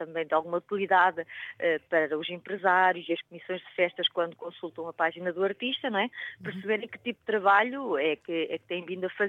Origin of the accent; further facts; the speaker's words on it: Águeda, Aveiro, Portugal; eu comecei na música com 9 anos, a cantar num grupo aqui de Águeda, eu sou de Águeda, Portugal